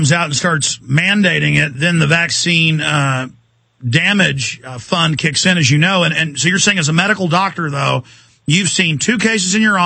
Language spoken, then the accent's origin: English; Dallas, Texas, United States; because I've seen it, you know, for myself, even growing up in Dallas.